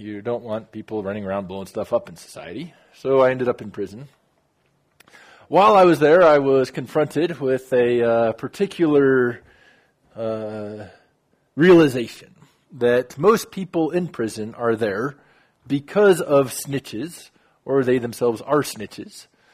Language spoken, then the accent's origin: English; Texas, United States; now in Ukraine; I'm from Texas originally. I was raised in a Christian environment. I moved to Ukraine.